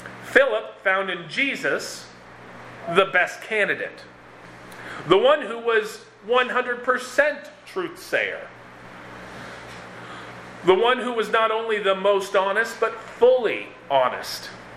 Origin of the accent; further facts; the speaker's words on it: Minneapolis, Minnesota, United States; now in Bly, United States; I grew up in Minneapolis, so a trip to Klamath Falls is like, oh, home. Or at least a small version of home.